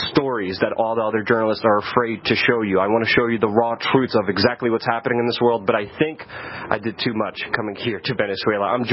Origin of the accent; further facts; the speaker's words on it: New York City, New York, United States; I mean, I grew up in Brooklyn in the 90s. I saw people shot. I saw people stabbed.